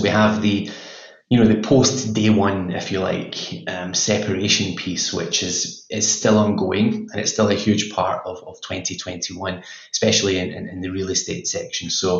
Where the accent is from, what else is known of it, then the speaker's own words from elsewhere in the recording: Scotland, United Kingdom; as you can tell, I'm originally from Scotland, which is where I started out from university and in the world of real estate research with the CoStar Group.